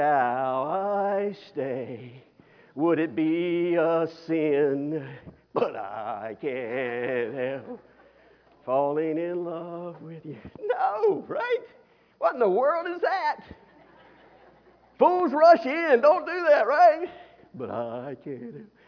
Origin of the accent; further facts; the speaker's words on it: Mulberry, United States; We got married when we were 6. We're from Mulberry, so that's normal. That's kind of normal there.